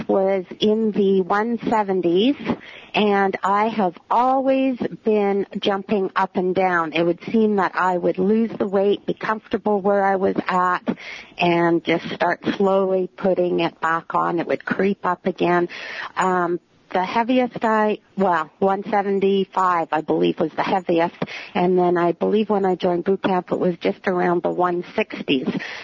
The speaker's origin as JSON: {"language": "English", "town": "Calgary", "region": "Alberta", "country": "Canada", "said": "Okay, I'm from Calgary, Alberta, and I am 52 years old."}